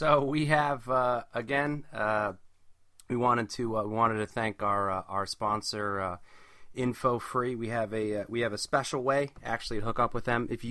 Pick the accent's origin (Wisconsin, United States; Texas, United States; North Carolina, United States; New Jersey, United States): New Jersey, United States; I'm from Jersey. I don't know. Is that a Jersey thing or?